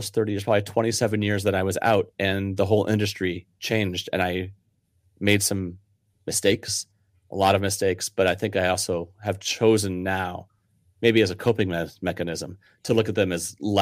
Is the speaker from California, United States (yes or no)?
no; St. Louis, Missouri, United States; even though I was from St. Louis and we had a team that left and another team that left